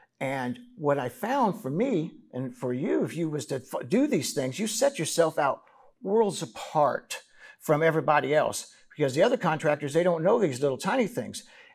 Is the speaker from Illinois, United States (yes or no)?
yes; Illinois, United States; I'm from Illinois. I went to the University of Illinois, so no rocks, good.